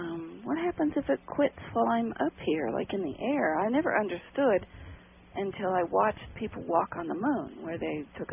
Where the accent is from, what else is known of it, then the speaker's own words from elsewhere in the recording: Ohio, United States; born there; I was born in Appalachian, Ohio, you know, down in the middle of nowhere.